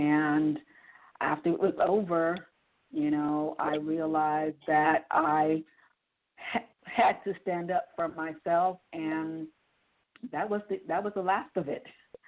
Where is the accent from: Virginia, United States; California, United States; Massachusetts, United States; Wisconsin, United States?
California, United States; Los Angeles; No, I was raised in California, Los Angeles to be exact. And around in my early 20s, my family moved to a small bedroom community of Roland Heights.